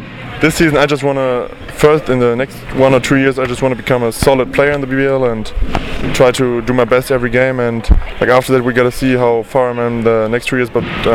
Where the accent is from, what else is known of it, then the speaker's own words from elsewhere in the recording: Hagen, North Rhine-Westphalia, Germany; It's very nice because I'm from Hagen